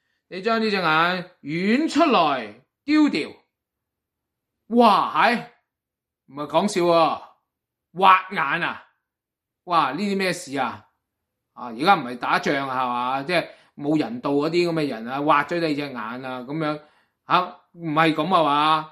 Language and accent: Cantonese; China; 我哋中国人都好啦，或者西方社会都好啦